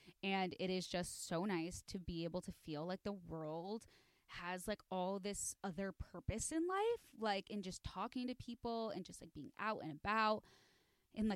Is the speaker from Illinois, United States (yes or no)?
yes; Chicago, Illinois, United States; I'm not someone who says aunt, but like, just on a side note, I'm from Chicago. And so I say aunt.